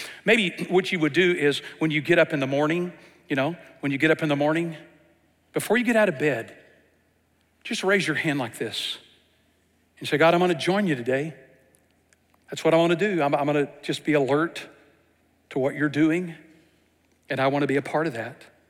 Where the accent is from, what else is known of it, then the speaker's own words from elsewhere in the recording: Texas, United States; I'm from East Texas. I'll translate it for you because you don't got it.